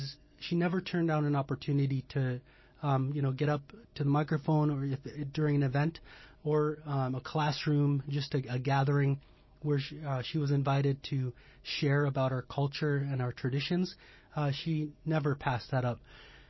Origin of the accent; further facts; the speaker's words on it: Napaskiak, Alaska, United States; coming from Napaskiak, where we didn't have dance until I was in probably junior high school.